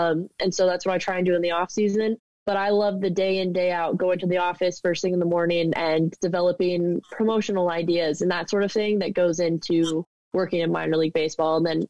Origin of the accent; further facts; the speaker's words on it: Texas, United States; But I played every sport growing up. You know, I grew up in Texas, so I played football with the boys at recess.